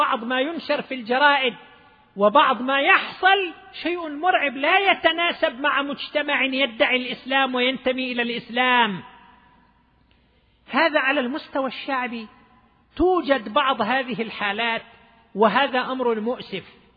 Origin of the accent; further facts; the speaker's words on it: Dammam, Eastern Province, Saudi Arabia; وحصل عندنا في الدمام